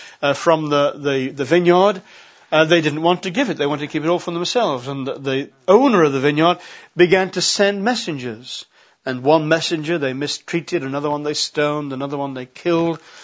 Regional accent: West Midlands, United Kingdom; we do have English as our first, well, a kind of English as our first language. But we come from North Staffordshire, and when we were children, they still fairly regularly used thee and thou.

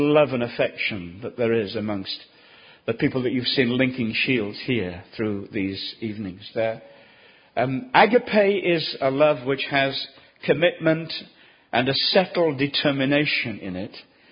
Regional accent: Reading, South East England, United Kingdom; I'm from Reading

